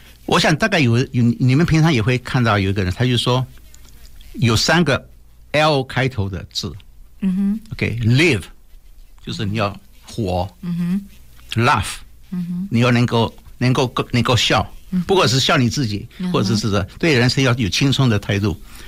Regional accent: Taiwan; 就像我们记得我们从台湾来的，以前记不记得50年代有那种防空洞

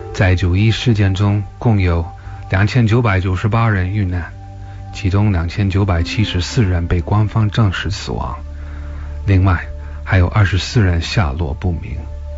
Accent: Pennsylvania, United States; 而第四架被劫持飞机在我老家宾夕法尼亚州坠毁。

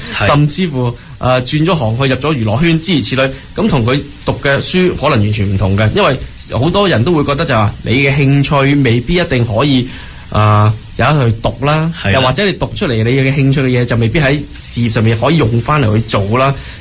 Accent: Hong Kong; now in United States; 我就系香港移民过嚟嘅移民啦，咁都嚟咗美国都廿几年啦。

